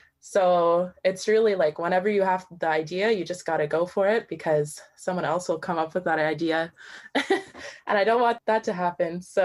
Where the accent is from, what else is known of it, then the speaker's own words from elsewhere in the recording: Tuktoyaktuk, Northwest Territories, Canada; now in Toronto, Canada; I am originally from Tuktayoktuk, but I live now in Toronto.